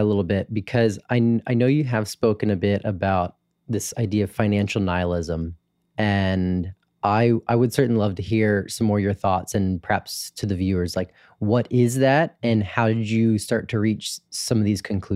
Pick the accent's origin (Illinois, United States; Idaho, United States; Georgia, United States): Georgia, United States; Atlanta; I grew up in Atlanta, and so I was interested in, I was going to concerts.